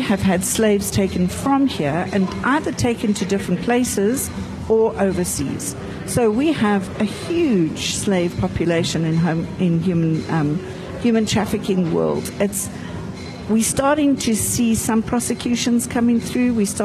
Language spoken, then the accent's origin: English; South Africa; It's really interesting, because South Africa is three things. We're a destination country